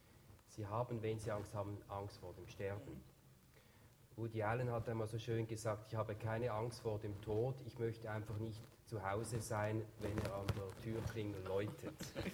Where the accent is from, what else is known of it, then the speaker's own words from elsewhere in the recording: Switzerland; now in Germany; Als Schweizer, der jetzt 10 Jahre in Deutschland ist, würde ich das völlig unterstützen.